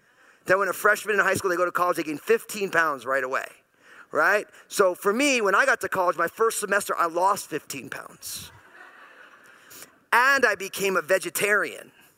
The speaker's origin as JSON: {"language": "English", "region": "New Jersey", "country": "United States", "tie": "born or raised there", "said": "So I'm all Italian from New Jersey. My whole family came out of New York. We lived in New Jersey because they couldn't afford to buy a house in New York when I was a little kid."}